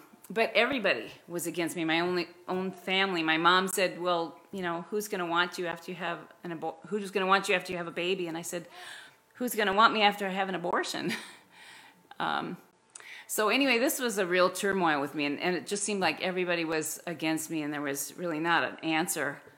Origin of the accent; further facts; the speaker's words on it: Hastings, Nebraska, United States; Good morning. … I grew up in Hastings, Nebraska. That's where I was born and raised, and I was the 4th kid.